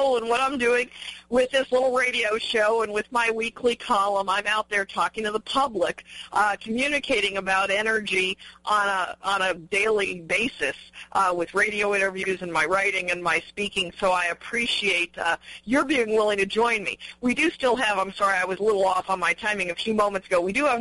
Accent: New Mexico, United States; Now, in New Mexico, in my home state of New Mexico, was one of the first places that this battle played out.

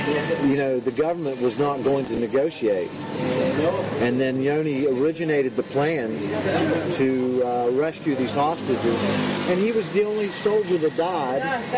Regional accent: United States; You know, that's so hard for me as an American.

